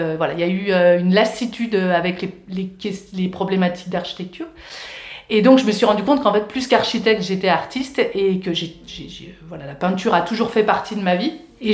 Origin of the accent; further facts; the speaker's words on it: Lyon, Auvergne-Rhône-Alpes, France; moved away as an adult; Donc en fait, moi je suis lyonnaise de naissance. J'ai vécu à Lyon du coup jusqu'à mes 38 ans.